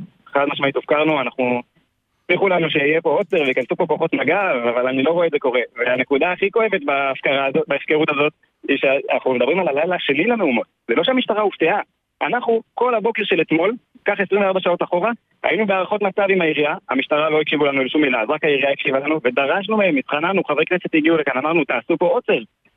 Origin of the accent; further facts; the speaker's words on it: Lod, Central District, Israel; אני בן הגרעין התורני, אני לודאי כאן, נולדתי בלוד, אני גר פה 25 שנה.